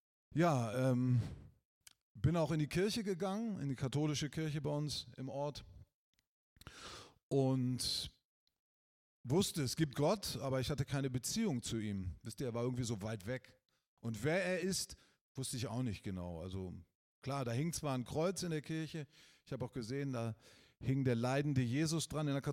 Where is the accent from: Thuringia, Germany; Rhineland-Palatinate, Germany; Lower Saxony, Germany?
Lower Saxony, Germany; Wolfsburg; born there; ich bin 1970 geboren in Wolfsburg. Kennt ihr Wolfsburg?